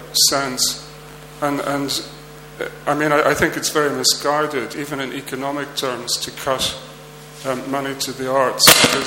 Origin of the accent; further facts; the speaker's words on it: Ireland; But I come from Ireland